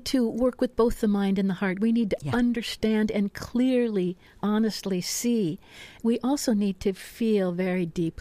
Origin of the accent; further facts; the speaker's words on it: Ohio, United States; now in Oregon, United States; very near Cleveland, very near the Cuyahoga River, which periodically caught on fire from oil spills. So I'm very happy to be in Oregon.